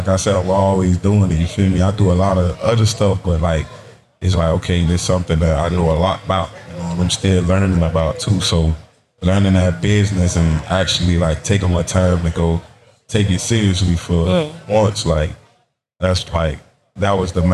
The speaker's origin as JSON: {"language": "English", "town": "Miami", "region": "Florida", "country": "United States", "tie": "born or raised there", "said": "But I was born and raised in Miami, so like expressing Miami to the world, probably in a different way, you feel me?"}